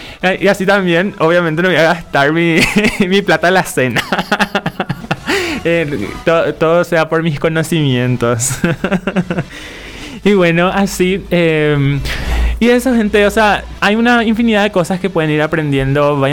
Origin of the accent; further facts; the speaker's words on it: Paraguay; nací en Paraguay, soy paraguayo. que mi mamá sea japonesa y mis abuelos sean japoneses